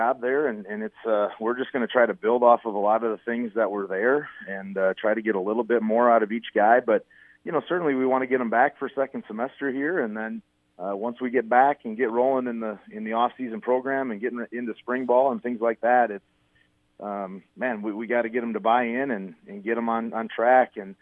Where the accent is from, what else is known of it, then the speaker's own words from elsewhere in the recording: Menomonie, Wisconsin, United States; I'm actually from Menominee, which is where UW Stout is at. So I grew up with some of Coach Meyercourt's kids.